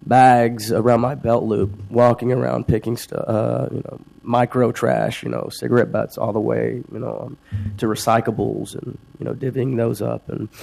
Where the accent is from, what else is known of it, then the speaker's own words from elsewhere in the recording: Fort Worth, Texas, United States; I'm from Texas, Fort Worth, Texas. I've been here for 3 months.